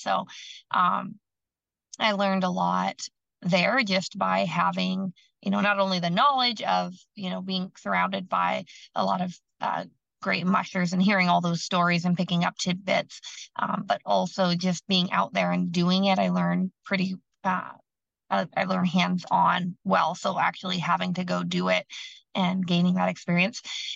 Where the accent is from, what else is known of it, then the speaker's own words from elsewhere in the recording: Idaho, United States; But back when I was 9, growing up in Northern Idaho